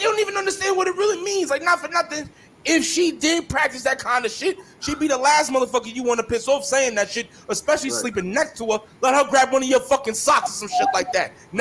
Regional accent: the North, United States; I'm from the North, but my family from the South.

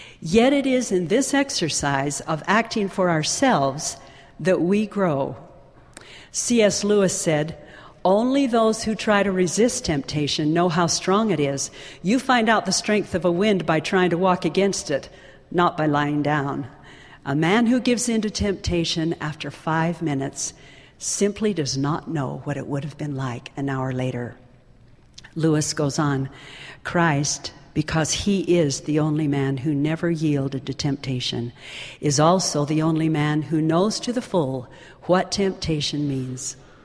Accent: Alberta, Canada; Life was simpler years ago in my hometown on the Canadian prairie.

